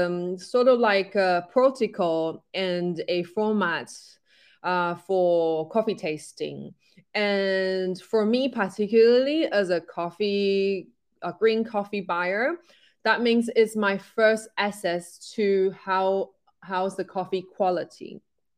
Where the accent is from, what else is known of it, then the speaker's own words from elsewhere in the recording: Taiwan; English is a second language; now in London, United Kingdom; But I'm originally from Taiwan and I've been in London for 9 years. So that's right now, London is my home.